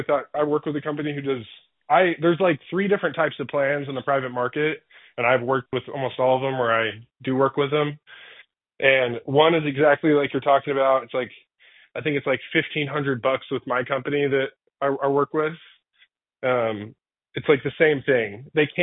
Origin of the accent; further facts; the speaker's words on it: Longview, Texas, United States; born there; I was born in Longview. My family, there's a brewery in downtown Longview.